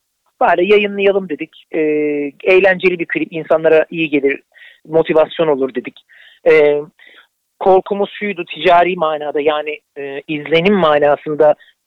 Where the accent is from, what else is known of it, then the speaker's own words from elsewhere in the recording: Trabzon, Turkey; Ben de aslen bir Karadenizli olarak. Trabzonlu olarak. Bizim aslımız Trabzonlu.